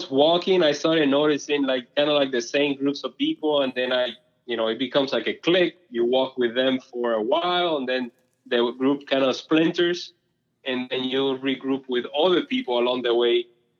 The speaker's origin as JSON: {"language": "English", "town": "Miami", "region": "Florida", "country": "United States", "tie": "born or raised there", "also_born_or_lived": "Cuba", "said": "I grew up in Miami. But it's a funny thing because for Americans, they see me as a Cuban, and when I go to Cuba, they see me as American."}